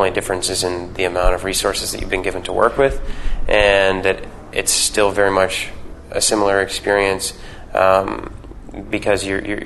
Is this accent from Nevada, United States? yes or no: no; Texas, United States; we're both born and raised in Texas and are Texas natives and live there now.